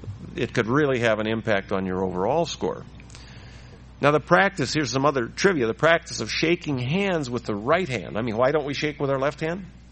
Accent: Nebraska, United States; When we were growing up in Nebraska, we spent time together when we were young.

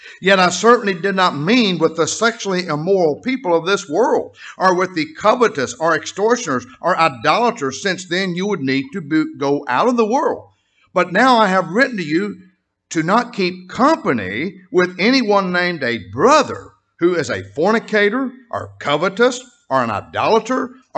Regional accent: the South, United States; I grew up in the South. I never had a plate of catfish yet because I grew up in this church.

